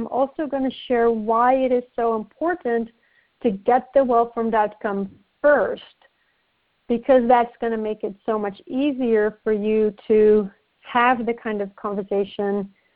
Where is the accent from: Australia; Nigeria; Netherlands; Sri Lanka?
Netherlands; I am from the Netherlands, and I have been living and working in the United States on and off for the past few years.